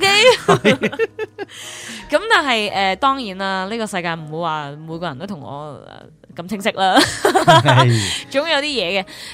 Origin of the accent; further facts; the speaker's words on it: China; 有我们中国人呢不是有些讲句呢